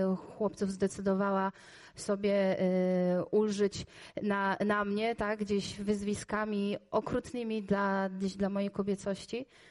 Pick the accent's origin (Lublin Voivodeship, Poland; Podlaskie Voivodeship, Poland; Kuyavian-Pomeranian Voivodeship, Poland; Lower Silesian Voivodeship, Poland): Lower Silesian Voivodeship, Poland; Głogów; jestem z Głogowa, jestem dokładnie ze zboru od Andrzeja Góresza, zbór Słowo Życia